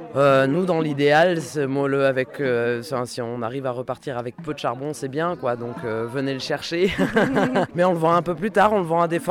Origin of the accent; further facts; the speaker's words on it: Auvergne-Rhône-Alpes, France; Moi, j'ai grandi dans le Vercors